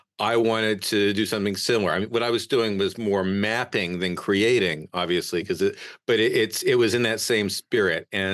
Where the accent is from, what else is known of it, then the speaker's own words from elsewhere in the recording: Chapel Hill, North Carolina, United States; this science fiction bookstore in Chapel Hill, where I grew up in North Carolina